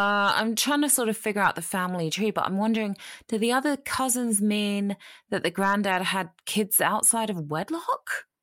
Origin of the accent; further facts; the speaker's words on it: England, United Kingdom; accent: English; I said, it was me who left. I'm from England, in case you couldn't tell from the English accent.